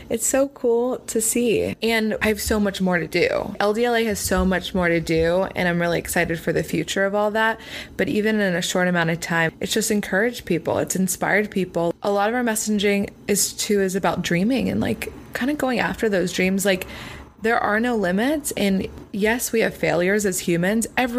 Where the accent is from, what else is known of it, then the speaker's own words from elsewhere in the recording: Pennsylvania, United States; now in Los Angeles, United States; I'm not from LA. I'm from Pennsylvania.